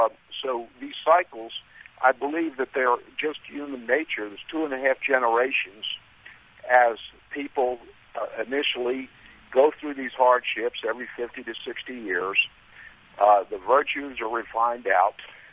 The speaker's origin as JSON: {"language": "English", "town": "Williamsburg", "region": "Virginia", "country": "United States", "said": "I'm from Williamsburg, one of our cradles of freedom."}